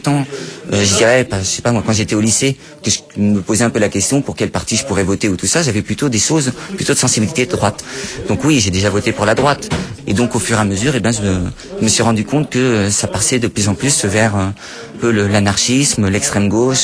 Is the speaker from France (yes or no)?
yes; Paris, Île-de-France, France; Je viens de Paris, je suis bénévole à Greenpeace depuis quelques années.